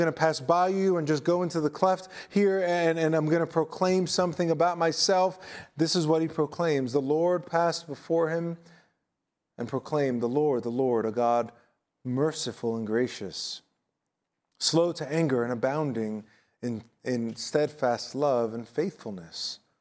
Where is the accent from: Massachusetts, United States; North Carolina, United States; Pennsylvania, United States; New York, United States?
New York, United States; Manhattan; I grew up in Manhattan. Long Island might as well have been another country to me growing up there in the projects.